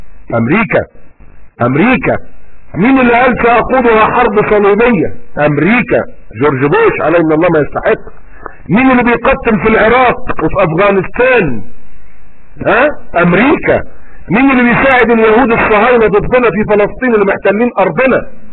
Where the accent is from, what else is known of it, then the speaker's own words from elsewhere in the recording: Egypt; زي كلاب امن الدوله عندنا في مصر